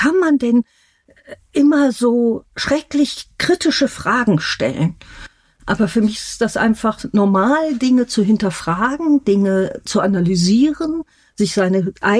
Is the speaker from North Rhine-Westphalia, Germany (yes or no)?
yes; Bonn, North Rhine-Westphalia, Germany; Ja, ja, ich bin tatsächlich im Herzen von Bonn groß geworden. Natürlich genau zu der Zeit, wo sie noch Bundeshauptstadt war, tatsächlich.